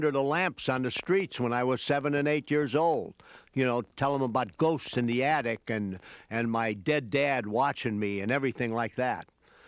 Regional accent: Chicago, Illinois, United States; That I come from Chicago, that I'm an alcoholic, and that I'm a writer.

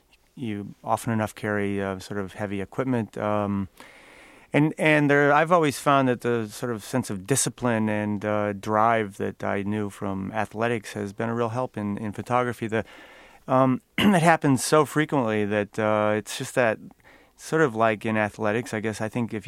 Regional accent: Fort Wayne, Indiana, United States; walking around all kinds of neighborhoods of my hometown, often neighborhoods where I previously had not really spent a lot of time, particularly inner-city neighborhoods, black neighborhoods. Fort Wayne's a very classic American industrial city.

